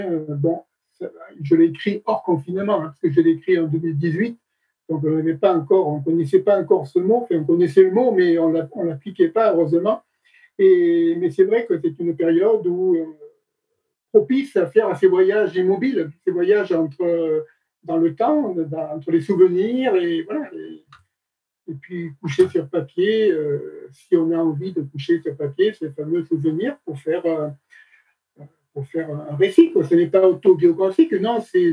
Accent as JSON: {"language": "French", "town": "Nîmes", "region": "Occitanie", "country": "France", "tie": "born or raised there", "said": "moi, je suis natif de Nîmes, j'ai habité d'un petit village de l'Avonage qui s'appelle Calvisson, et le village où j'étais, c'est un hameau qui s'appelle Saint-Saint."}